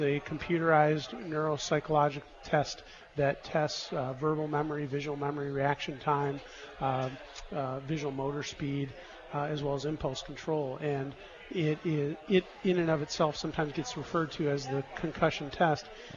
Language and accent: English; Michigan, United States; So I'm from Michigan originally.